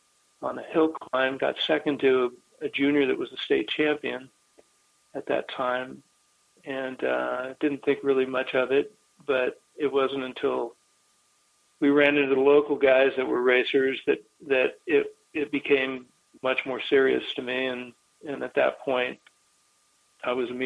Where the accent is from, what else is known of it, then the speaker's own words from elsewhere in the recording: Palo Alto, California, United States; I grew up in Palo Alto. Hmm. My backyard was the Santa Cruz Mountains and Stanford and all the adjacent areas.